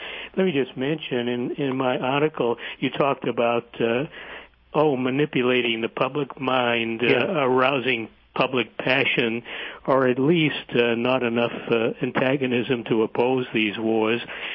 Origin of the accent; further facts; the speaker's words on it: Boston, Massachusetts, United States; I grew up in Boston, by the way.